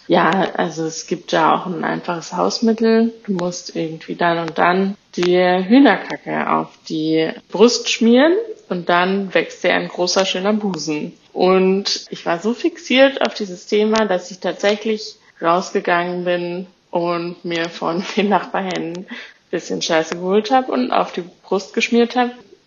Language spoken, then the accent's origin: German; Dominican Republic; Ich bin in der Dominikanischen Republik aufgewachsen